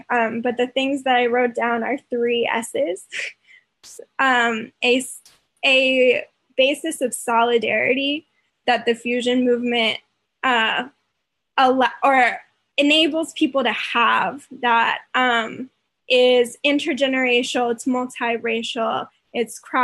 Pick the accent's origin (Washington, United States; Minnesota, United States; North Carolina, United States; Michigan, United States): North Carolina, United States; Chapel Hill; I am from Chapel Hill. I'm still a student at UNC Chapel Hill. I've lived here for most of my life.